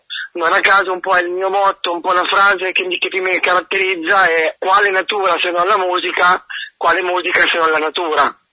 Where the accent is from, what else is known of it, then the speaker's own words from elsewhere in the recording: Pergola, Marche, Italy; tutti i motivetti delle campane della mia città natale, che è Pergola, prima di parlare